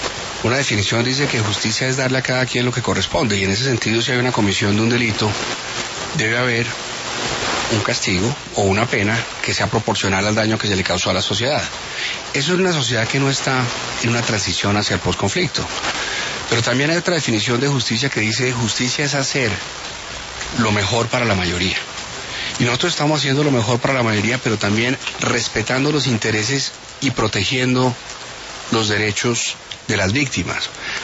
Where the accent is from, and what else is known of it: Colombia